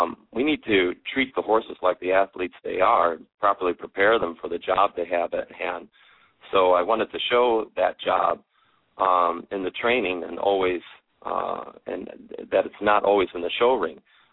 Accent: Midwest, United States; Well, I grew up in the Midwest, loving horses from the day I could remember before I could walk, watching my dad work with horses

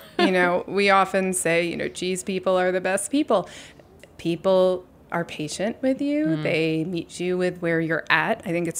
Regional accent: New York, United States; born there; I was born on Bleecker Street.

